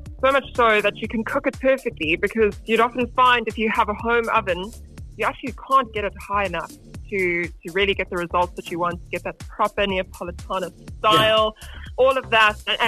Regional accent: South Africa; because we're realistic. We're also South African. We get it.

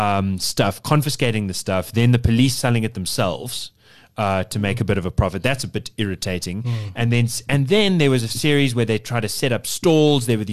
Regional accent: Yeovil, South West England, United Kingdom; I grew up in Yeovil and I still live there.

